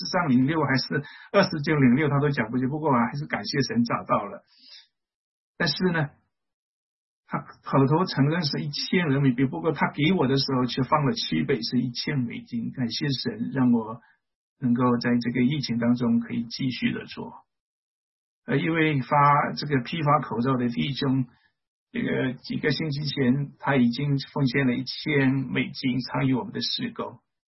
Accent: China; 如果是我们中国人应该不会，我们不至于这样子做。

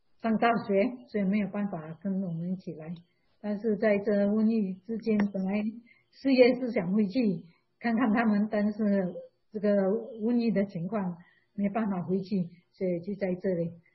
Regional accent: Malaysia; moved away as an adult; 我们是马来西亚人，在16年前上帝呼召我们来了这里

